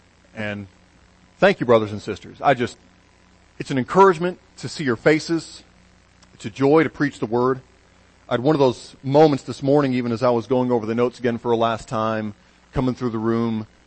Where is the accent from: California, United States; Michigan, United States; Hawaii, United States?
Michigan, United States; a young man with whom I grew up in Michigan moved with his family, wife and children, to Louisville as well